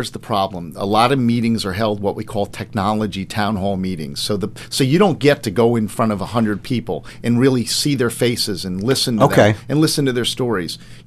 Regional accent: Miami Beach, Florida, United States; We're going way back because I was born and raised on Miami Beach.

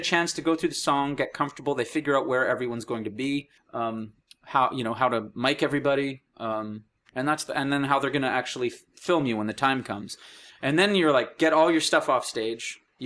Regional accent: Canada; just to show you the lack of entitlement that I have as a Canadian musician.

